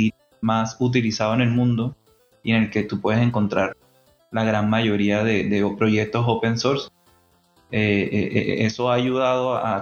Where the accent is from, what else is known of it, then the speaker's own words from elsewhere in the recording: Barranquilla, Atlántico, Colombia; moved away as an adult; also born or lived in Chile; yo viví mucho tiempo en Chile. Yo soy colombiano, pero migré a Chile en el 2012 y viví 10 años allá. Entonces, viví el tema de la comunidad de desarrollo, lo viví más allá, porque en Colombia, bueno, yo soy de Barranquilla